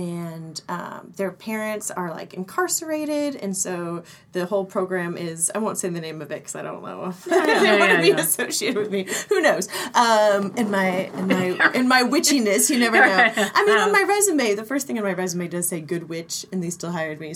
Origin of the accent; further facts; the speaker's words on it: Nebraska, United States; It's about my childhood growing up in Nebraska in this, like, small town that was supposedly, like, super quaint and nice